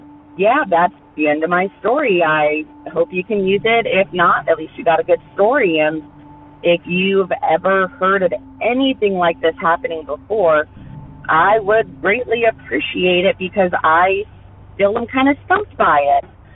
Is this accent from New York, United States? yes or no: no; South Vienna, Ohio, United States; I'm from South Vienna, Ohio. It's a little farming town between Dayton and Columbus, middle of nowhere, if you blink, you miss it.